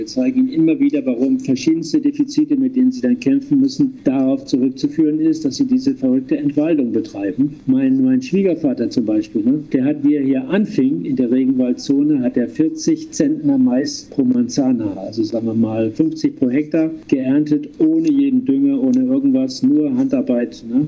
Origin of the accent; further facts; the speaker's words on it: Schleswig-Holstein, Germany; ich komme aus Schleswig-Holstein, ich sage, da gibt es Bauernhöfe, die sind seit 500 Jahren im Besitz derselben Familie.